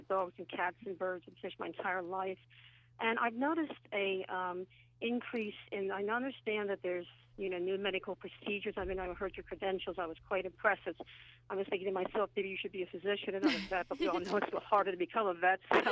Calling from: Napanoch, New York, United States

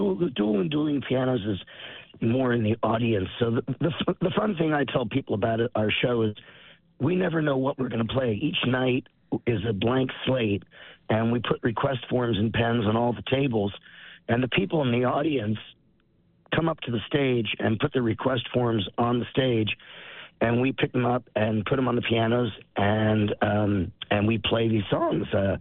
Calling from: Texas, United States; In fact, I'm calling you from Texas.

